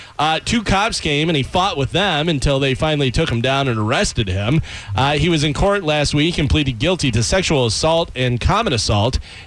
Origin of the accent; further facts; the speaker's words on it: Liverpool, North West England, United Kingdom; I'm from Liverpool, England. Is that a good accent?